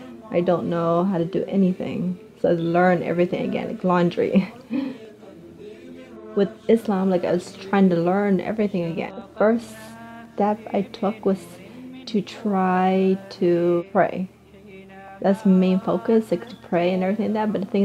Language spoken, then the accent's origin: English; Cambodia; also born or lived in Thailand; I'm 30 years old. I was born in Thailand, but I'm originally from Cambodia.